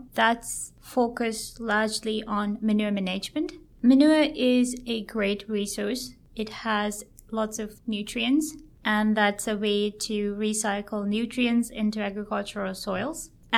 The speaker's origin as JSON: {"language": "English", "country": "Sri Lanka", "tie": "born or raised there", "said": "So I was born in Sri Lanka and grew up in a farm, looking at the agriculture every day, crop production, animal production."}